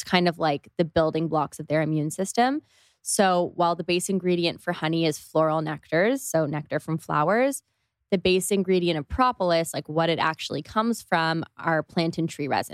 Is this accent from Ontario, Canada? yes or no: yes; Toronto, Ontario, Canada; Especially I'm from Canada and it just wasn't. Yeah, we're both from Toronto.